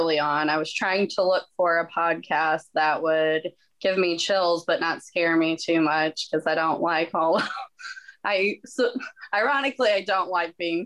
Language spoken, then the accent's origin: English; St. Louis, Missouri, United States; I'm from St. Louis.